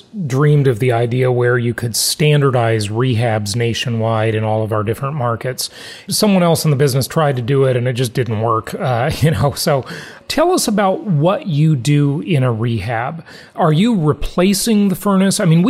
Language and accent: English; Los Angeles, California, United States; And that's my hometown. I grew up in Los Angeles, but wouldn't touch it with a 10-foot pole for investment.